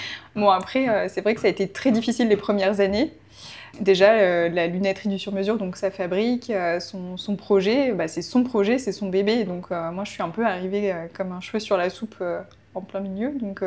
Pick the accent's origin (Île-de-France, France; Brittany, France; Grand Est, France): Grand Est, France; Verdun; Alors non, pas du tout. Moi, je suis de Lorraine, je suis verdunoise.